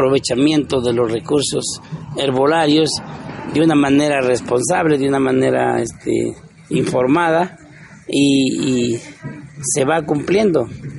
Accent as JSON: {"language": "Spanish", "country": "Mexico", "said": "y eso refuerza nuestra identidad como mexicanos, nos da identidad como nación"}